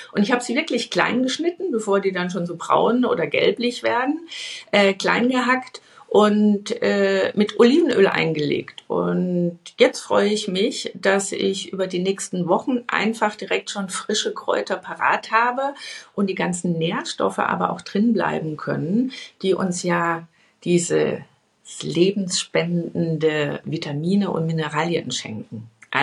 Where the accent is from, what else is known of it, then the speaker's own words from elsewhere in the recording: Bavaria, Germany; Ich komme aus dem Bayerischen Wald